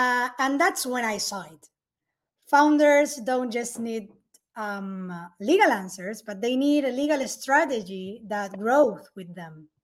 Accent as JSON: {"language": "English", "country": "Argentina", "lives_now": "Fort Lauderdale, United States", "said": "Well, I am originally from Argentina, from a family of four"}